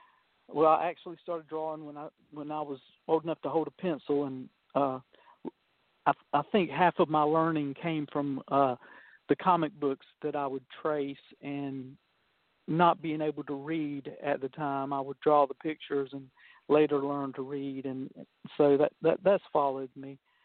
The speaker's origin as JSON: {"language": "English", "region": "Georgia", "country": "United States", "tie": "born or raised there", "said": "Okay. Well, I'm from Georgia, and that's where I'm living now. Grew up in Jeff Davis County, Georgia, which is named after the president of the Confederacy. So I tell people you can't get much more southern than that."}